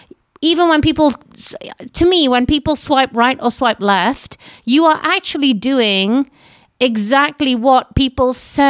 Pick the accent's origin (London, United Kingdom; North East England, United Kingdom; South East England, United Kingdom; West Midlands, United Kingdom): London, United Kingdom; I've lived the being of Indian origin, born and raised outside of India, born and raised in London.